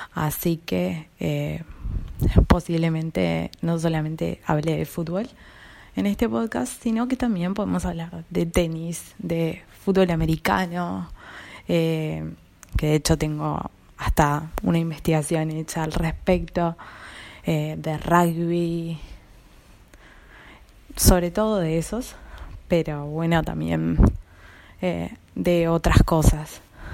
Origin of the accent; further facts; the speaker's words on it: Montevideo, Uruguay; soy de Montevideo, Uruguay, un país chiquitito, pero que se hizo conocido en el mundo por diferentes cosas, entre ellas por Suárez y por Forlán. Somos un país muy futbolero, definitivamente.